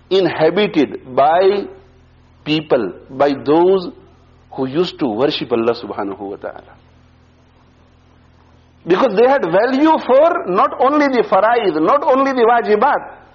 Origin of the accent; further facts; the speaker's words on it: India; born there; In my childhood, when I was in my village where I was born in India, where people were not so knowledgeable